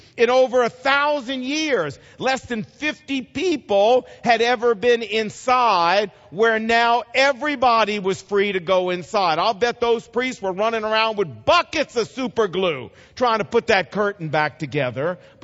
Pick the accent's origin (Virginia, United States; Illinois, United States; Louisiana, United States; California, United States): Virginia, United States; I brought these three boys all the way from Virginia, sir, just so we could go over there and get batting practice balls.